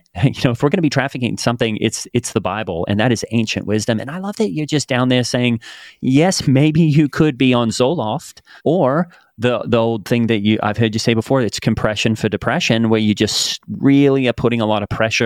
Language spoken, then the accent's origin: English; Australia; I used to, you know, it's fun that you say, you know, that we're self-healing because I'm from Australia.